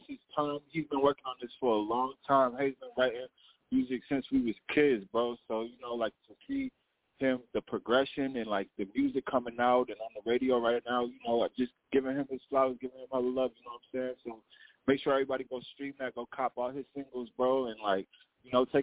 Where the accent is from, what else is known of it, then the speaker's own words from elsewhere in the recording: Minnesota, United States; Hey, it's … I'm from Minnesota.